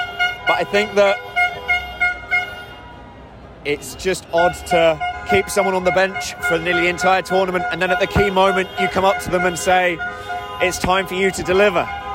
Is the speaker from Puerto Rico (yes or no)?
no; England, United Kingdom; here in Cologne, hiding the fact that I'm English